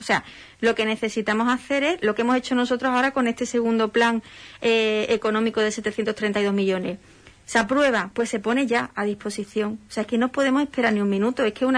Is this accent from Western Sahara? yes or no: no; Spain; Nosotros somos españoles, igual que son españoles en Madrid, en Barcelona o en el País Vasco